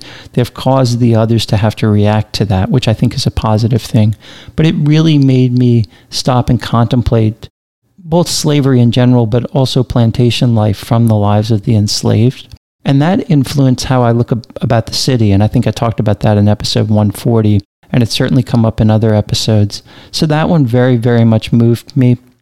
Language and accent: English; New Orleans, Louisiana, United States; what are some of your favorite childhood memories growing up in New Orleans? Holidays, Mardi Gras, and what about Marie's and the girls?